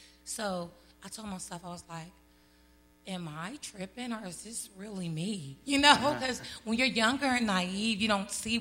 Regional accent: Oklahoma, United States; moved away; I'm actually from Oklahoma. I've been here for almost 6 months now. And so this is way different compared to what I grew up in.

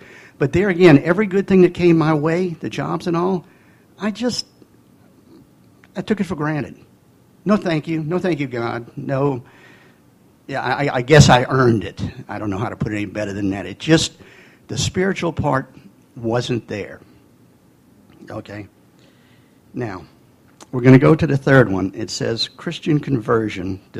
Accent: Irving, Texas, United States; born there

